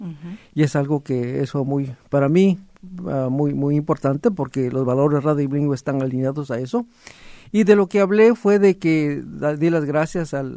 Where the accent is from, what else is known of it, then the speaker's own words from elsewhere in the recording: Oaxaca, Mexico; Yo soy mixteco de Oaxaca, de la Mixteca Baja